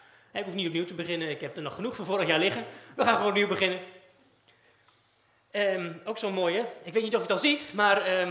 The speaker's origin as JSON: {"language": "Dutch", "town": "Almelo", "region": "Overijssel", "country": "Netherlands", "said": "voor degenen die me niet kennen. En ik kom uit Almelo."}